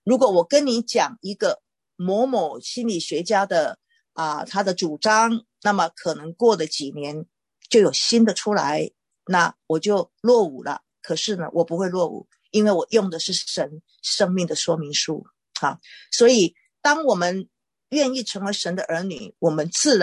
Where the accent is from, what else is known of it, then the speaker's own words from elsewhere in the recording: Taiwan; 好像在我从台湾来的哈，台湾的话就要当兵